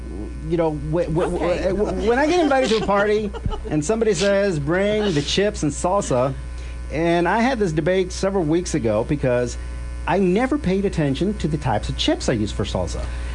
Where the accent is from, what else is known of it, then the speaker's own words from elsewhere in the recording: Texas, United States; I was brought up with red in Texas, and that's what I was used to.